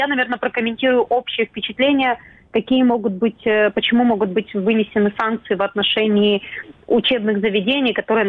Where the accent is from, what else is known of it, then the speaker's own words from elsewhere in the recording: Crimea, Ukraine; я сама из Крыма.